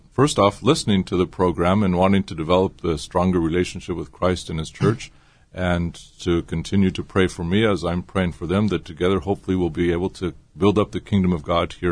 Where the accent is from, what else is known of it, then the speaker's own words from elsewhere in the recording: Huntington Beach, California, United States; I grew up in Huntington Beach, and at that time, I was pretty isolated.